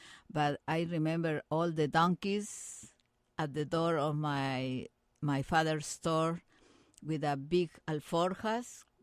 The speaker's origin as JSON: {"language": "English", "region": "Lima", "country": "Peru", "tie": "born or raised there", "also_born_or_lived": "Catacaos", "second_language": "English", "said": "No, I grew up in Lima, but I born in the town in the north of Peru, in Catacaos."}